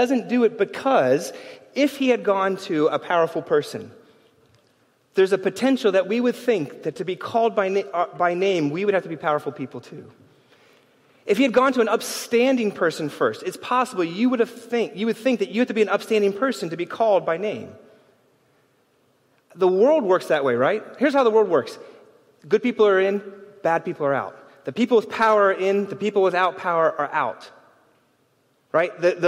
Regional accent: New York, United States; As a New Yorker, I think you meet a lot of folks that we like to assume, well, I'm just neutral.

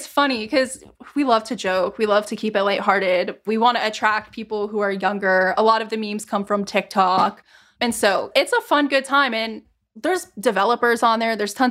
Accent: Ohio, United States; I'm from Ohio. So the Ohio slander thing is kind of funny

